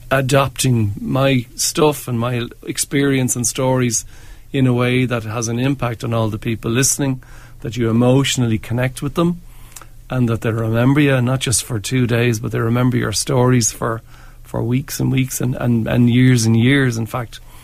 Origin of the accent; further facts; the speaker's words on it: Bray, Leinster, Ireland; I'm from Bray, and he's from those parts as well.